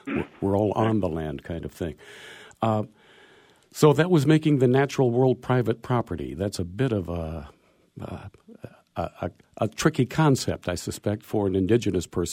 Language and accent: English; Detroit Lakes, Minnesota, United States; Well, in my part of the country growing up in the Detroit Lakes area, we had the White Earth Reservation north of us.